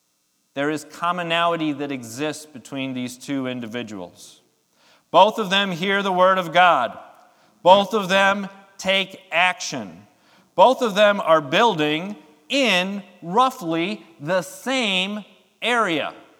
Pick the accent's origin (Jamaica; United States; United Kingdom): United States; Milwaukee, Wisconsin; I grew up in Milwaukee. We didn't have any skyscrapers in Milwaukee.